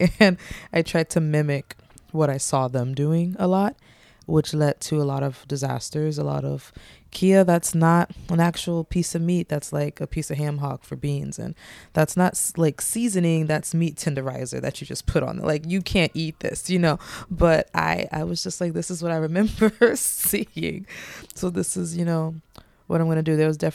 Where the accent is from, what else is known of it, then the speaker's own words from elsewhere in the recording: Orlando, Florida, United States; I grew up in Orlando, Florida, the kingdom of hospitality, the Mickey Mouse.